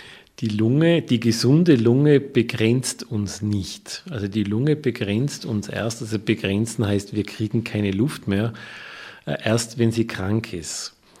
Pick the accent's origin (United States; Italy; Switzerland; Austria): Austria; now in Germany; Es gibt zwar Länder, die noch mehr Raucherraten haben, so wie auch Österreich, wo ich herkomme.